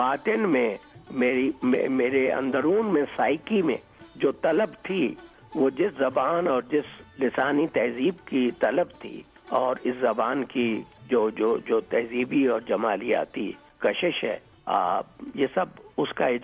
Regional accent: Balochistan, Pakistan; born there; میری پیدائش بلوچستان میں ہوئی جہاں پشتو بولی جاتی ہے اور بلوچی بولی جاتی ہے، اور یہ 30 کی دہائی تھی

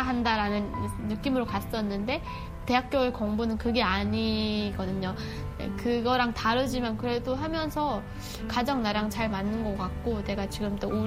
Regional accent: North Korea; now in South Korea; 제가 북한에서 오다 보니까

